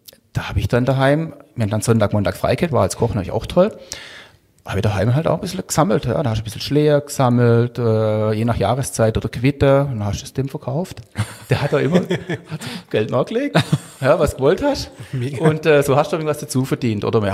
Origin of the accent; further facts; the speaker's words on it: Hüsbach, Baden-Württemberg, Germany; Ja, ich komme aus Hüsbach.